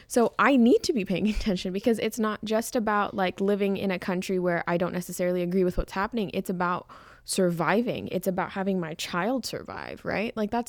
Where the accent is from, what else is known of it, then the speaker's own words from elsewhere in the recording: Oklahoma, United States; also born or lived in Arizona; I'm a second generation American, so my parents immigrated from Pakistan. I was born in Arizona, but I was basically raised in Oklahoma.